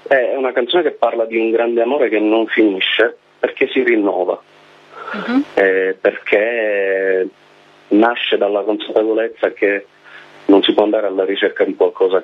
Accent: Palermo, Sicily, Italy; Tra l'altro noi siamo di Palermo

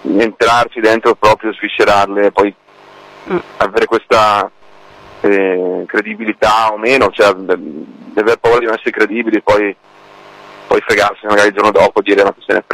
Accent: Bergamo, Lombardy, Italy; noi siamo di Bergamo, l'etichetta è di Milano, non è molto distante

